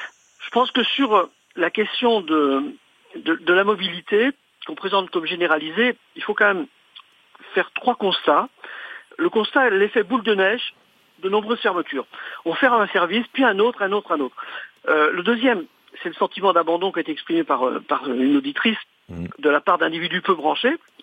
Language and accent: French; Brittany, France; Je suis originaire du Morbihan